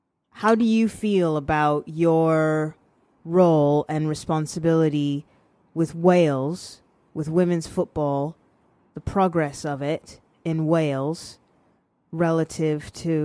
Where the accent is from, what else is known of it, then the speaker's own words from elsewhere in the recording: Canada; I grew up in Canada.